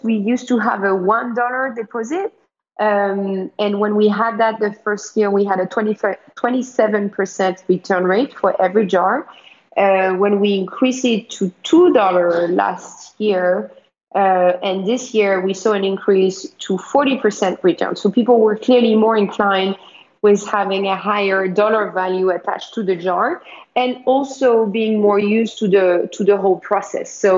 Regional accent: France; moved away as an adult; now in United States; I think that growing up in France, I was naturally passionate and drawn around food.

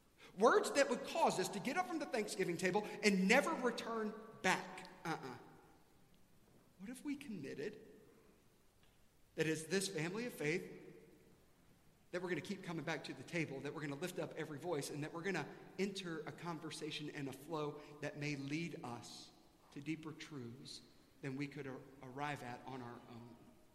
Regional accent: South Carolina, United States; I grew up in South Carolina, and this is what I know.

